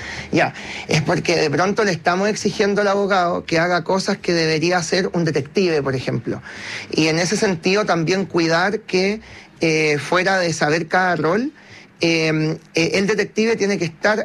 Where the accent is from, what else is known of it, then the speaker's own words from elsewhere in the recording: Chillán, Ñuble, Chile; Fui allá en Chillán, que yo soy de Chillán